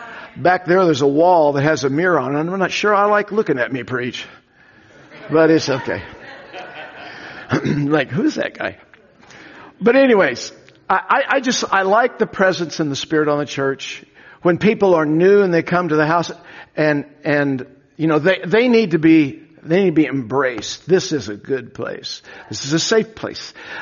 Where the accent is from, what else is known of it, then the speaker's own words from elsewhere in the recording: Hood River, Oregon, United States; I was raised in Hood River, Oregon. Anybody from Hood River?